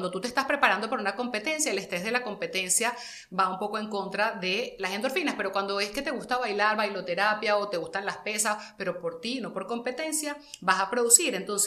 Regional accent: Caracas, Capital District, Venezuela; como ya ves, yo soy muy caraqueña

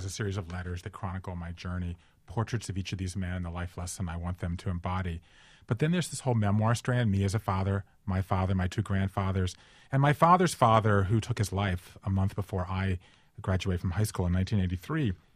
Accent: Savannah, Georgia, United States; One lives in Vermont. One lives in Savannah, my hometown

